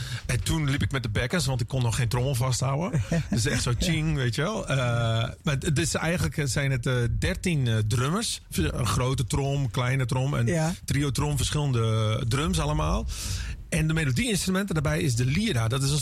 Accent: Friesland, Netherlands; first language Frisian; Dutch is a second language; Ja, Fries is mijn eerste taal en daar zit wel ook een urgentie in.

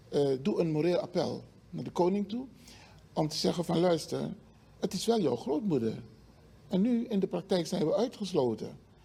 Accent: Suriname; maar toch in de uitvoering worden wij als Surinamers in Suriname, maar ook de mensen in Nederland, gediscrimineerd.

